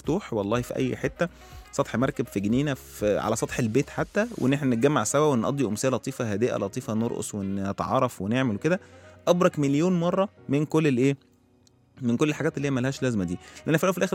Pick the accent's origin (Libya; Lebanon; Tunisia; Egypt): Egypt; ب 10000 جنيه في مركز شباب، احنا مصريين هو كده يعني